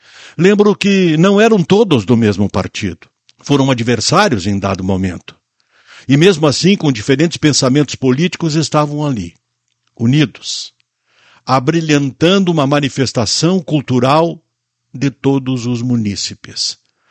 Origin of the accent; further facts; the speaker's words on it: Muitos Capões, Rio Grande do Sul, Brazil; Assim como quem nasce em muitos capões, a minha terra natal é capoense, e assim por diante.